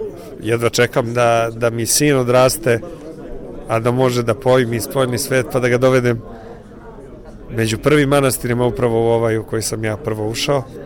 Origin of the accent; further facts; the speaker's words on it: Serbia; nego i svakako kao običan Srbin, hrišćanin, kao čovek koji je iz ovih krajeva.